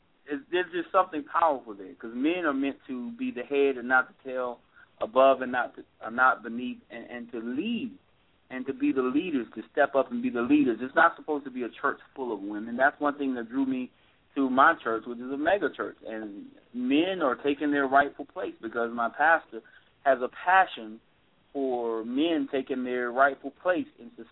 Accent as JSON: {"language": "English", "town": "Quincy", "country": "United States", "tie": "born or raised there", "said": "Quincy, or predominantly people from Quincy, in this production, because I want to give people in my hometown a chance"}